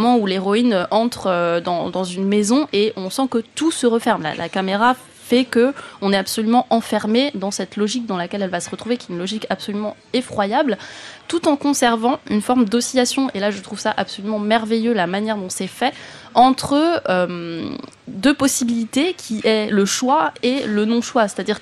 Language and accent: French; France